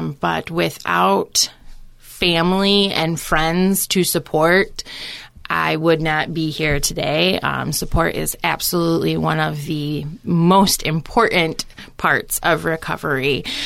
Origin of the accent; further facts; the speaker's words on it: Michigan, United States; I grew up here in Lenawee County. I'm a graduate of Onstead High School.